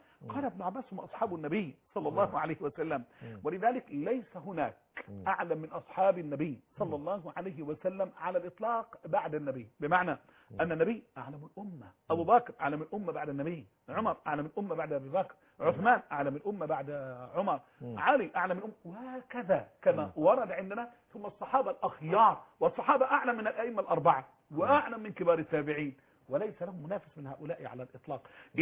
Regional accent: Egypt

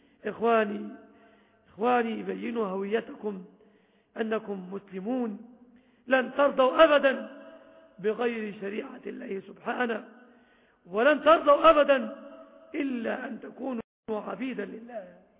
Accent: Egypt

